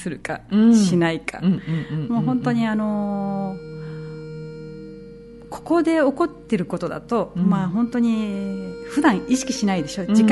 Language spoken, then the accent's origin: Japanese; Kashiwa, Chiba, Japan; 私の地元の柏にずっと200年以上続いているお遍路があるんですね、